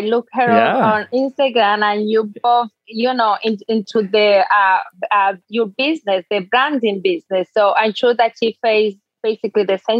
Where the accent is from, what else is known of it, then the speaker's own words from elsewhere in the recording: Dominican Republic; English is a second language; now in United States; No, I'm actually from the Dominican Republic.